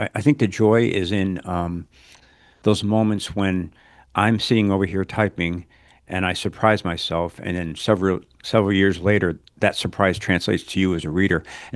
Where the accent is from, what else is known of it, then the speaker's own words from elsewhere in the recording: Chicago, Illinois, United States; Well, you know, I grew up in Chicago on the South Side, and it was a very jokey culture.